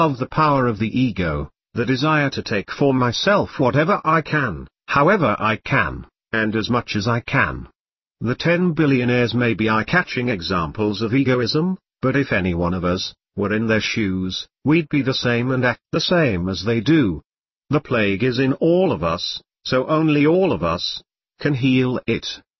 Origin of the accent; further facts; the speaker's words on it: Vitebsk, Vitebsk Region, Belarus; I was born in Belarus, in the same place where horrible atrocities were perpetrated by the Nazis against Jews. Particularly in Vitebsk, the city of my childhood, there was a ghetto and an extermination camp